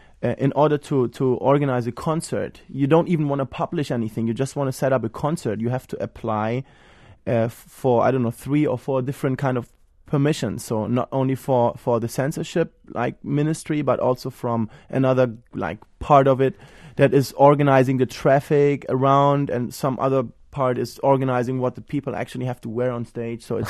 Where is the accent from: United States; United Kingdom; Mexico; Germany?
Germany; Exactly, correct.